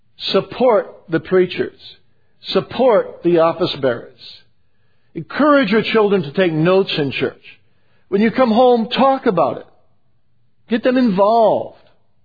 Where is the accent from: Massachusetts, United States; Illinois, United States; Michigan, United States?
Michigan, United States; Kalamazoo; I grew up in Kalamazoo and I was at the public school.